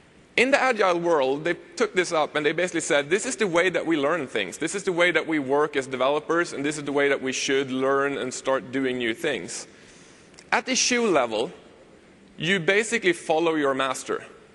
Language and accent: English; Sweden; English is a second language; As I said, I'm also from Sweden, so if you've got issues understanding what I'm saying, tough.